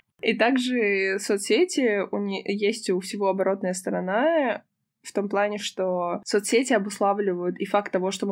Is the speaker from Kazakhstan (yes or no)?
no; Moldova; also born or lived in Ukraine; я родилась на Украине, но большую часть жизни я прожила в Молдове, выросла. Гражданство другой страны есть.